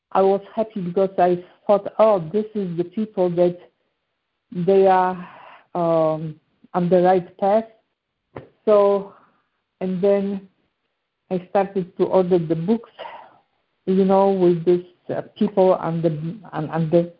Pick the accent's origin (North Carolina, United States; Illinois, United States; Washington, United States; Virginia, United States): Illinois, United States; Okay. I am from Illinois.